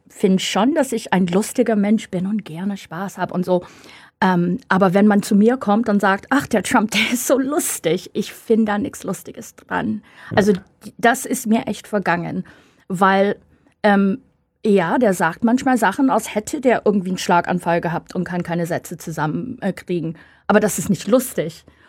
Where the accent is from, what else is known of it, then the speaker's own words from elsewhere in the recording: United States; German is a second language; ja, das ist furchtbar, wir sind schlimm, aber ich schreibe Postkarten an Wähler in den USA